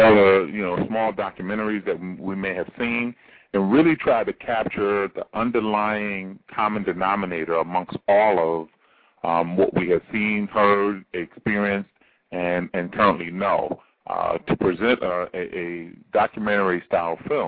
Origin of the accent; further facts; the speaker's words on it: Peekskill, New York, United States; now in Detroit, United States; Westchester County, New York, Peekskill.